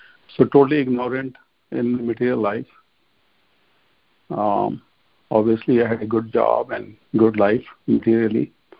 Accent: India; I grew up in India, and I was in school and college during the period of Prabhupada in America.

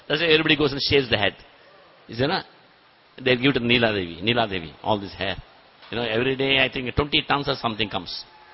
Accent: Andhra Pradesh, India; In Telugu, Bhagavatam, I'm from Andhra, Telugu, Bhagavatam means you'll become okay.

